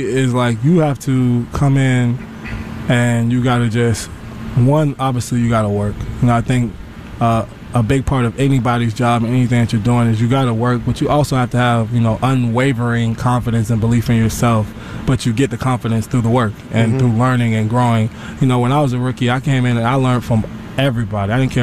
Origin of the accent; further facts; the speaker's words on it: Tampa, Florida, United States; I'm from Tampa.